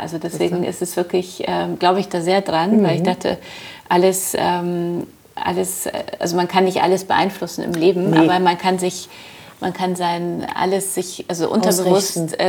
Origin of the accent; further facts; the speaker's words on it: Wrocław, Lower Silesian Voivodeship, Poland; ich bin in Polen aufgewachsen und also geboren auch in Breslau